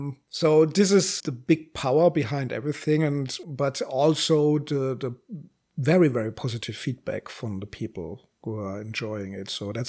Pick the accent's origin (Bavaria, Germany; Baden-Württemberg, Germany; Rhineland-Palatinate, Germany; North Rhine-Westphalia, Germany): Baden-Württemberg, Germany; Mannheim; Mannheim, my hometown